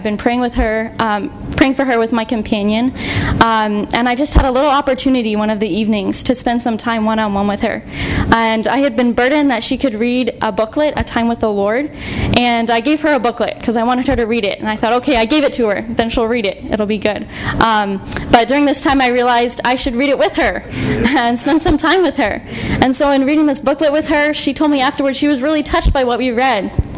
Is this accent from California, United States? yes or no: no; Denver, Colorado, United States; from Denver, Colorado.